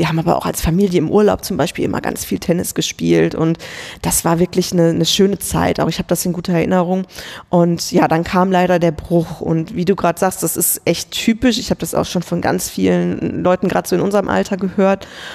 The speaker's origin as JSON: {"language": "German", "town": "Kevelaer", "region": "North Rhine-Westphalia", "country": "Germany", "tie": "born or raised there", "said": "ich war damals im Verein TC Grün-Weiß Keveler. Das ist der Ort, in dem ich geboren wurde, wo ich herkomme. Es ist am Niederrhein."}